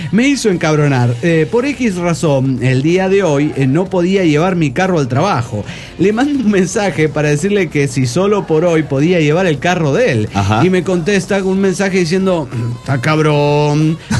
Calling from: Toluca, State of Mexico, Mexico; de Toluca.

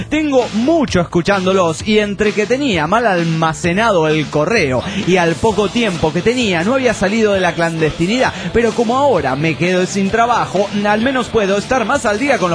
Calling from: Mexico; de México.

